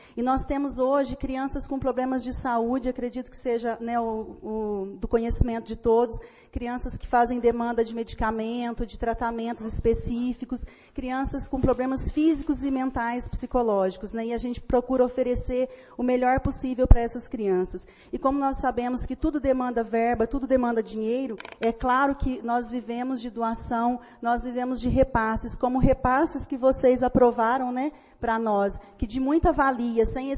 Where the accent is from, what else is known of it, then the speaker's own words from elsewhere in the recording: Monte Belo, Minas Gerais, Brazil; now in Muzambinho, Brazil; Eu sou de Monte Belo, cidade vizinha, mas Muzambinho que me acolheu de braços abertos